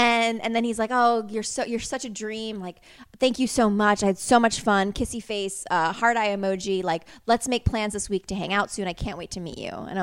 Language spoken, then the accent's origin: English; Connecticut, United States; I'm from Connecticut.